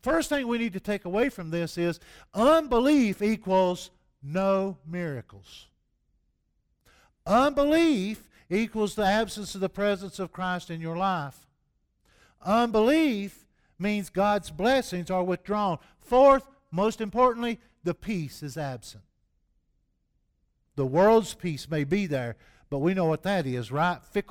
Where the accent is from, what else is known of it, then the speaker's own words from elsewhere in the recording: the South, United States; accent: Southern; I guess maybe it's my southern accent. I'm judged as soon as I start talking anyway.